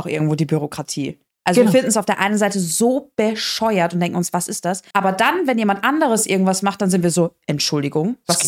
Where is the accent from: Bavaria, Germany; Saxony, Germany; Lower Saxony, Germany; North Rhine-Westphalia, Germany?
North Rhine-Westphalia, Germany; Dortmund; born there; Das heißt, ich habe dann in Deutschland, in Dortmund, wo ich geboren bin, beim Standesamt, nachgefragt.